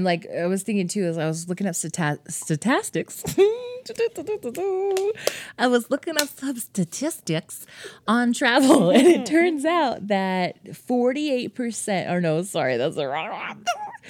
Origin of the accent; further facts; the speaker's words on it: United States; I'm from the States. I'm from Ame